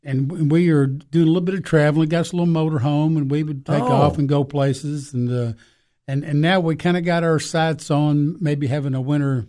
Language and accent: English; Jefferson City, Tennessee, United States; Okay, well, I grew up in Jefferson City, Tennessee, where Carson Newman College is.